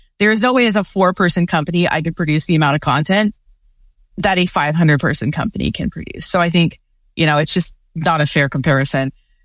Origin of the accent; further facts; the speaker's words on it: United States; And I'm an American millennial.